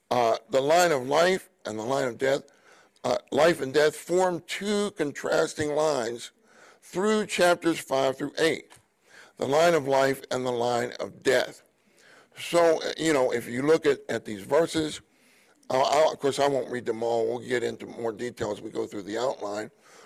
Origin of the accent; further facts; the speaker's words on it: Pittsburgh, Pennsylvania, United States; you know I grew up in Pittsburgh, and I was used to this kind of weather. I'm not used to it anymore. My blood got thinned out after I moved to Southern California.